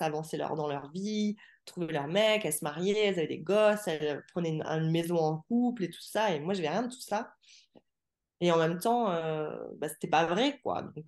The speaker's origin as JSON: {"language": "French", "town": "Saint-Quentin", "region": "Hauts-de-France", "country": "France", "tie": "born there", "also_born_or_lived": "Paris", "said": "Moi, je suis née à Saint-Quentin-dans-l'Aisne. J'ai énormément bougé, donc c'était juste point de chute, naissance, arrivée sur Terre, et puis ensuite on a vite bougé avec ma famille."}